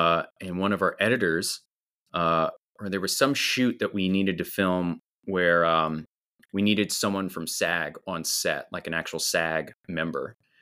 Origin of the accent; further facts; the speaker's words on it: Virginia, United States; because, you know, growing up in Virginia, no one knew what Dune was.